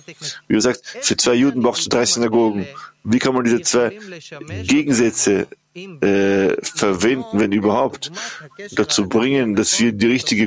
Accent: Russia; German is a second language; ich bin aus Russland.

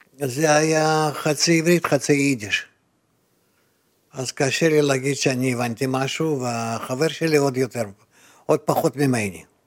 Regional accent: Rehovot, Central District, Israel; אז אני הסברתי לו, שאנחנו מרחובות, שאנחנו לומדים, קוראים זוהר, ומחפשים לעצמנו מורה.

